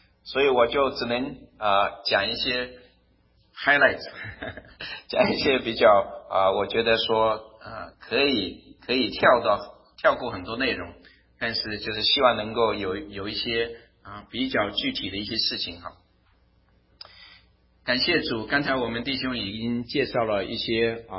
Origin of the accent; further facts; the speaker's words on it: Hubei, China; 我的老家是乡下的湖北乡下，感谢主，我们家是最穷的哈。